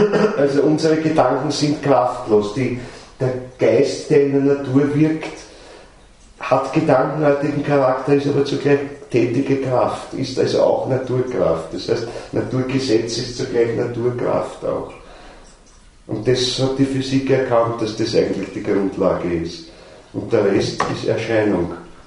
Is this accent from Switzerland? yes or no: no; Vienna, Austria; ich bin Wiener und nur Wiener, dann hat das mit mich noch nichts zu tun. Ich bin gern Wiener.